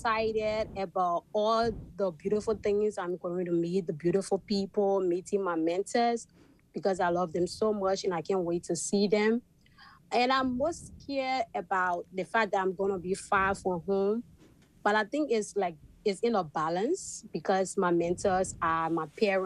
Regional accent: Monrovia, Montserrado, Liberia; now in United States; I grew up in Monrovia with a single mother. She sells in the market. She buys meat in bulk and then sells it in the community market at our area.

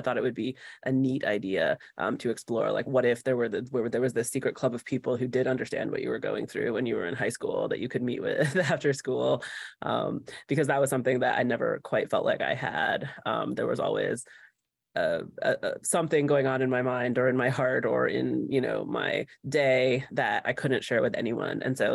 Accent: Indiana, United States; from the community that I grew up in Indiana.

